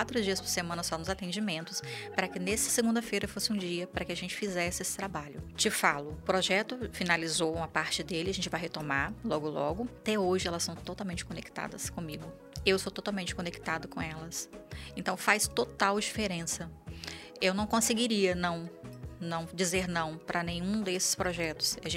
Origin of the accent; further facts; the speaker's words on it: Bahia, Brazil; Então, eu sou uma pessoa, eu sou do interior da Bahia. De onde eu venho, nem comida tinha direito.